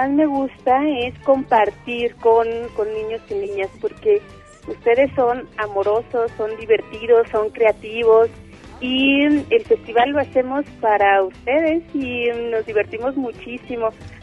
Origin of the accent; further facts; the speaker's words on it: Jalisco, Mexico; now in Buenos Aires, Argentina; yo soy de acá de Jalisco, me fui a Buenos Aires hace 5 años